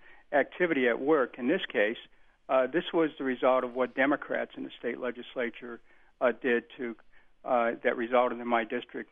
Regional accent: Cleveland, Ohio, United States; I was growing up in Cleveland, we lived in 21 different places by the time I was 17, including a couple cars.

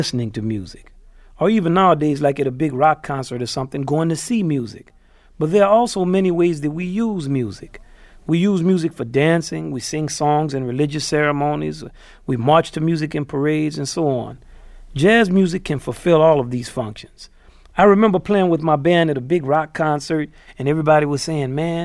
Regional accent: New Orleans, Louisiana, United States; That's the … just finishing up some po' boy sandwiches from my hometown, New Orleans, Louisiana.

